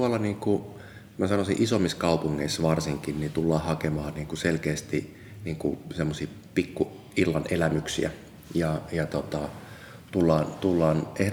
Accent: Kirkkonummi, Uusimaa, Finland; Ja sitten mä oon sitten oikeastaan semmoisen nuoruuteni tai lapsuuteni sitten asunut tuolla Kirkkonummella kuitenkin sellaisessa niin kuin haja-asutusalueella.

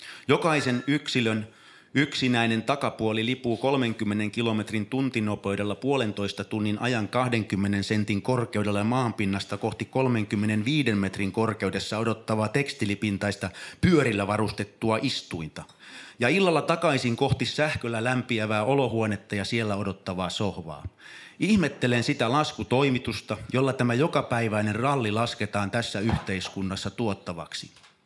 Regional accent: Helsinki, Uusimaa, Finland; Olen kotoisin Helsingistä, siis Malmilta. Se alue oli aikanaan maaseutua. Peltoa viljeltiin.

